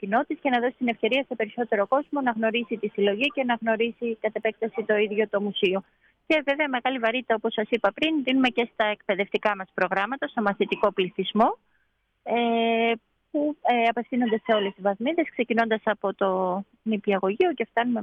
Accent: Metsovo, Epirus, Greece; Εγώ είμαι από το Μέτσοβο και μένω μόνιμα στο Μέτσοβο.

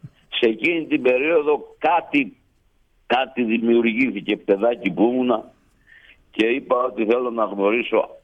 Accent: Egklouvi, Ionian Islands, Greece; Από τη Λευκάδα, από το χωριό Εγκλουβί.

